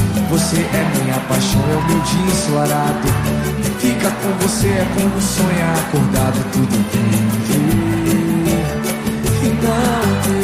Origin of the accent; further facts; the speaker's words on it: Pará, Brazil; born there; now in Manaus, Brazil; Vem representar o nosso Pará. Eu que nasci lá, mas já moro em Manaus há muito tempo.